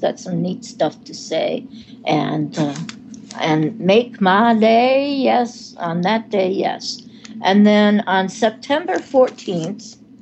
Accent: California, United States; I'm from the Bay Area prior to coming to North Carolina.

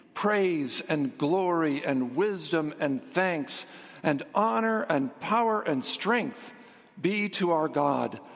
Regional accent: Los Angeles, California, United States; Growing up in Los Angeles in the 1960s and 70s, I was exposed to a great deal of preaching about the end of the world.

